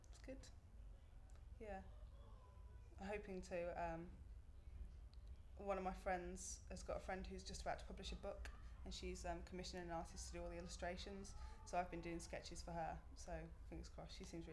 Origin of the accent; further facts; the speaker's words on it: Lichfield, West Midlands, United Kingdom; Litchfield, Staffordshire. I'm not too far from Birmingham.